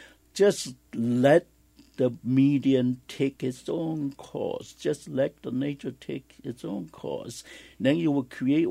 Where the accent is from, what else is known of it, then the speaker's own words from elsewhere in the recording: China; I was born in China, and I finished grade school in China.